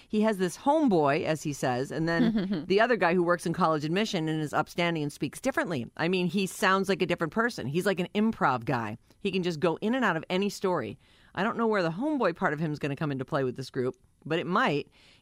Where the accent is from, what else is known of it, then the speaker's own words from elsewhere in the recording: Rhode Island, United States; born there; I was born in Rhode Island.